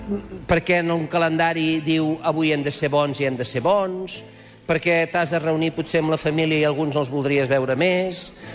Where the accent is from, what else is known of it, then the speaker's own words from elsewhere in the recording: Catalonia, Spain; Això som els catalans